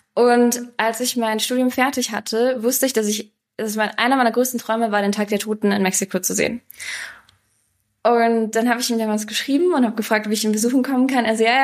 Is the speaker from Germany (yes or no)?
yes; Munich, Bavaria, Germany; now in Mexico; Also ich bin in München geboren und mein Papa ist aus Argentinien und meine Mama ist Deutsche. Das heißt, ich habe manchmal ein bisschen geschummelt, habe ich das Gefühl, weil ich halt schon seit klein auf mit 2 Kulturen aufgewachsen bin.